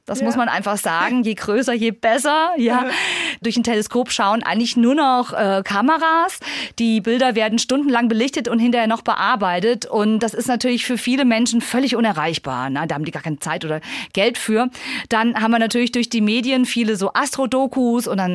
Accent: Tann, Hesse, Germany; ich bin aufgewachsen in Tannen der Rhön. Das war ja damals noch Zonenrandgebiet, ja. Ich bin sogar groß geworden, da gab es noch keine durchgängige Straßenbeleuchtung.

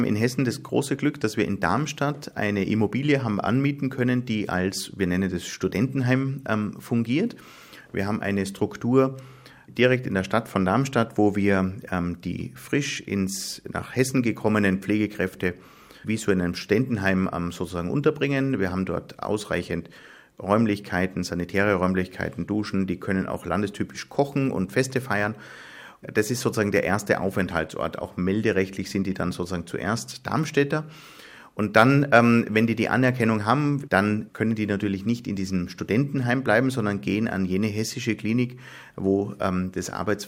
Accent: Austria; ich bin ja auch hier Gast in diesem Land, bin auch Österreicher

